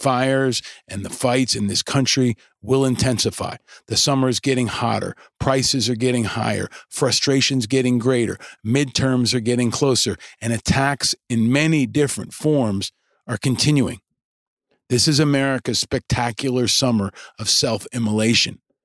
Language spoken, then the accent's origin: English; New York, United States; including my home state of New York.